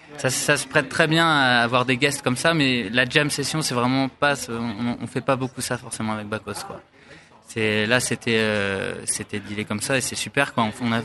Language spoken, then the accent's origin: French; Lille, Hauts-de-France, France; je suis lillois